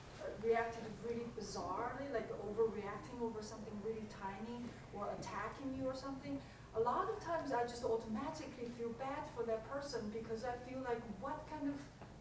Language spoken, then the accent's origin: English; New York City, New York, United States; now in Marin, United States; I'm from New York City, before I moved to Marin.